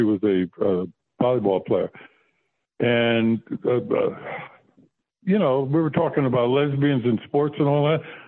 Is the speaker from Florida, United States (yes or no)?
yes; Florida, United States; My wife, we come from Florida.